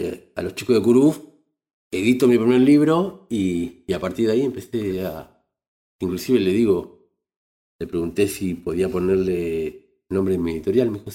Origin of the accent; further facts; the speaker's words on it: Argentina; also born or lived in Chile; Pues yo soy nacido en Chile, criado en Argentina.